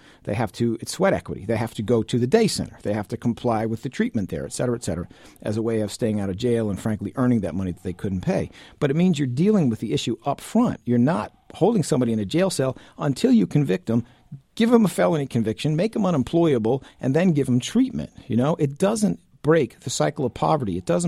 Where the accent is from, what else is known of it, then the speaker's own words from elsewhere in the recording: St. Louis, Missouri, United States; born there; Okay, well, I was born in St. Louis, Missouri. My parents were really good people, real smart people, didn't make a ton of money.